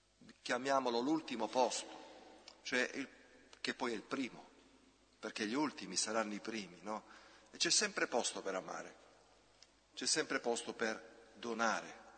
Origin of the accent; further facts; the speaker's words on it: Sicily, Italy; soprattutto dalle mie parti in Sicilia, non c'è l'ordine che c'è qui con i numerini